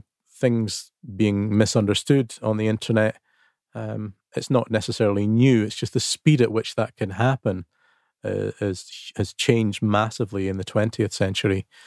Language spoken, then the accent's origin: English; Arbroath, Scotland, United Kingdom; back to my hometown of Arbroath on the East Coast.